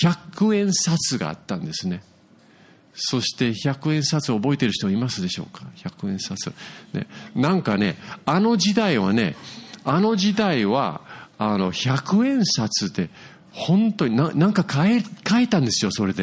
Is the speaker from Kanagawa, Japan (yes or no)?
yes; Yokohama, Kanagawa, Japan; 私は横浜育ちなんですね。そして横浜の山手っていうところに住んでて